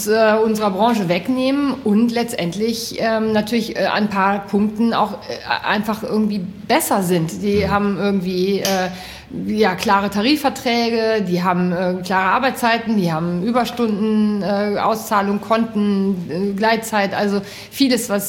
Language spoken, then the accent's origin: German; North Rhine-Westphalia, Germany; ich bin so ein Kind aus dem Siebengebirge